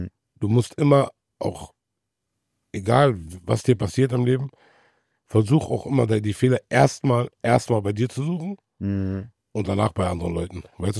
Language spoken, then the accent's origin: German; Berlin, Germany; Ich komme aus Neukölln